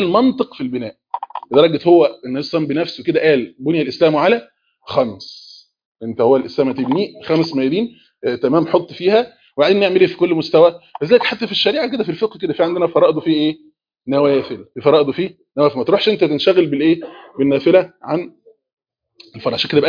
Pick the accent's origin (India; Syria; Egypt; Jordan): India; Arabic is a second language; اصل انا هندي يعني، ما عليك